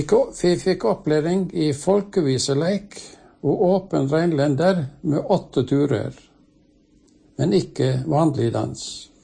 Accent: Hafslo, Vestland, Norway; Jeg er fra Indre Hafslo

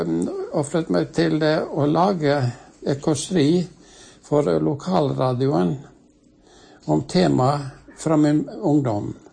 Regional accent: Hafslo, Vestland, Norway; Jeg er fra Indre Hafslo

